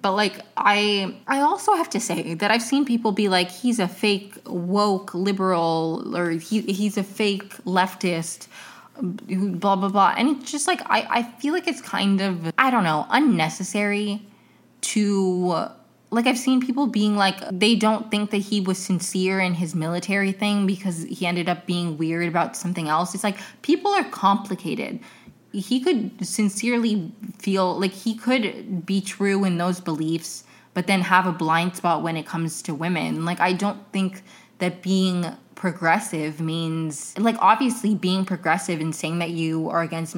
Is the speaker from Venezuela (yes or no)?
yes; Venezuela; I'm from Venezuela.